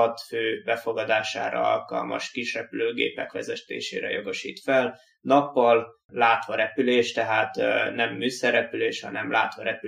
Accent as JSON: {"language": "Hungarian", "town": "Balatonfüred", "region": "Veszprém County", "country": "Hungary", "said": "Én gyerekkoromban vitorláztam vizen, Balatonról jövök, Balatonfüredi vagyok"}